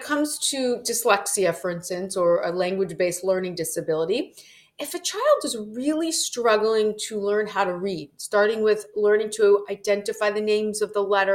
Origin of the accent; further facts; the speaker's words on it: Florida, United States; I grew up in Florida, where my mother had started a school for students with learning disabilities.